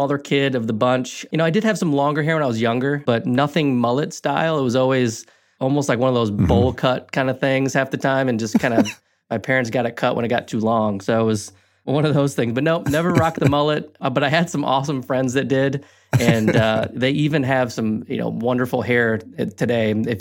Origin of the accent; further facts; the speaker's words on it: Michigan, United States; But also, I grew up in Michigan. So being from Michigan, you know, hockey is a part of your life.